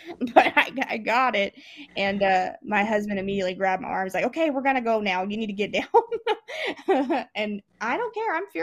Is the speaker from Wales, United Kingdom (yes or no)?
no; Scotland, United Kingdom; because I'm Scottish and I'm very into my heritage